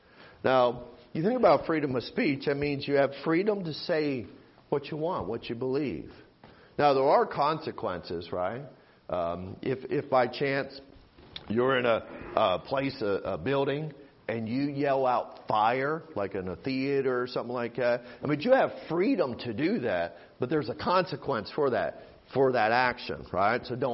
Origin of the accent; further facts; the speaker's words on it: United States; We are blessed as Americans because of God.